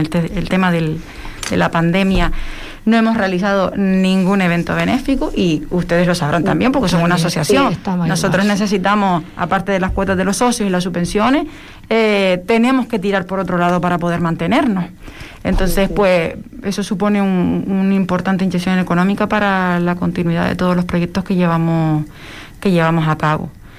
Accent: Canary Islands, Spain; accent: Canarian; Bueno, mal no, la pronunciamos como los canarios hablamos.

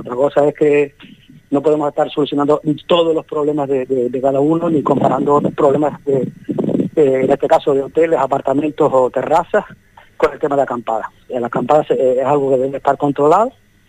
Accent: Canary Islands, Spain; yo soy majorero

